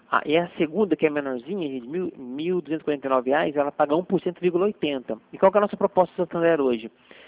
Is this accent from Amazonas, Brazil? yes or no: no; São Paulo, Brazil; Sou de São Paulo.